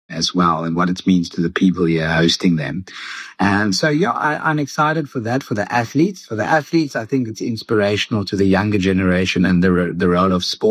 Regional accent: Cape Town, Western Cape, South Africa; not because I'm from Cape Town, from South Africa

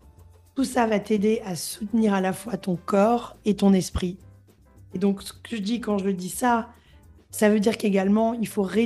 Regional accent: Gabon; moi, j'ai grandi au Gabon et j'allais sur une île.

